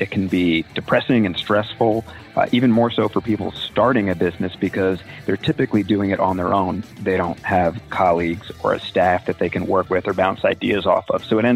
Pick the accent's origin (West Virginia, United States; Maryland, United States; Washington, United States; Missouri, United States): Maryland, United States; Annapolis; I'm from Annapolis, Maryland